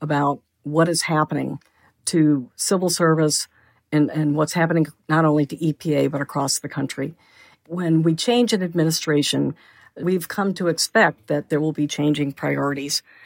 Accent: Ohio, United States; And I grew up outside of Cleveland in the 60s and 70s.

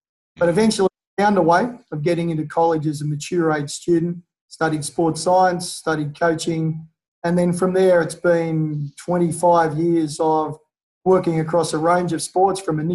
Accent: Australia; I'm an Australian and I live on the east coast of Australia

